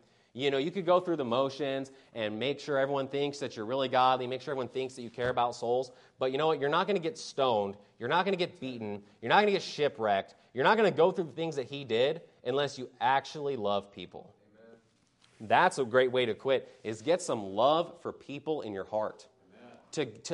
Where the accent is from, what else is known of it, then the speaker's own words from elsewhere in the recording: Vancouver, British Columbia, Canada; I'm like, bro, it's okay. I'm from Vancouver.